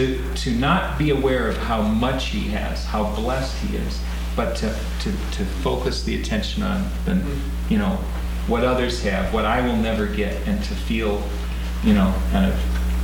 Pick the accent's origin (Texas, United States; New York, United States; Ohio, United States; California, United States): Ohio, United States; I loved boats as a kid growing up in Ohio when there wasn't any oceans and far from the lakes.